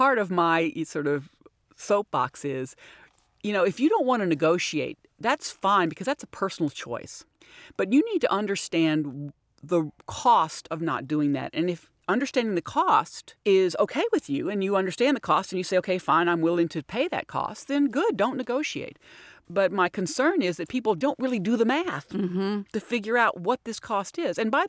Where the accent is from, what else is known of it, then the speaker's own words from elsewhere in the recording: the South, United States; I grew up in the South, and it was very clear that, you know, I shouldn't be too aggressive or demanding.